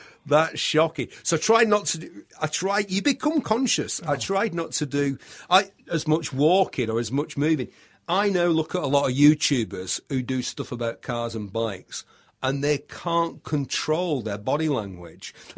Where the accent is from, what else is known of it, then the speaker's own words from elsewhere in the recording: Bury, North West England, United Kingdom; I'm from Bury. Mm-hmm. My dad worked in a paper mill. When you walked out of our house, it was like Coronation Street. You walked straight onto the street.